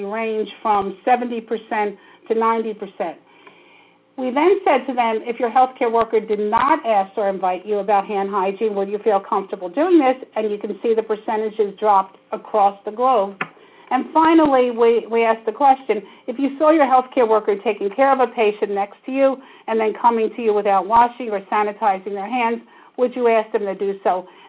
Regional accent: Pennsylvania, United States; I'm from Pennsylvania, where we probably were the first to really take an active role in this.

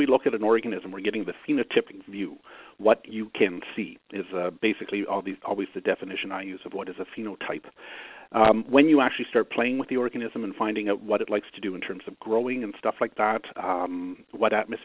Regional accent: Canada; Being a Canadian, I can't convert that for you into inches

